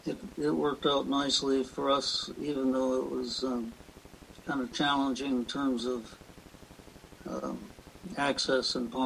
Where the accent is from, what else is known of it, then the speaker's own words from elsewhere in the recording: Minnesota, United States; I was new to oceans, so I was from Minnesota.